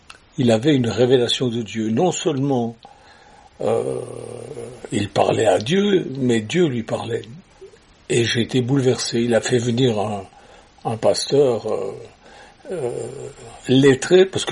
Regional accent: Switzerland; je suis suisse, je suis concerné, j'avais 18 ans.

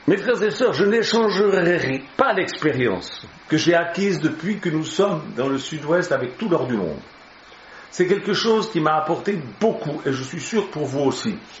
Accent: Switzerland; Chez nous, en Suisse, on a, les enfants, ils ont tous dans les bacs à sable des criblets.

